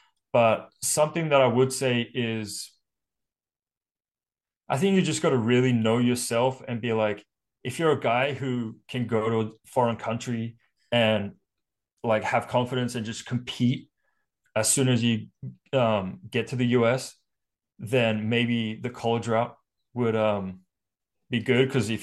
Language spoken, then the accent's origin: English; Australia; now in United States; As an Australian kid, it's extremely, extremely expensive to come over to the US and play college.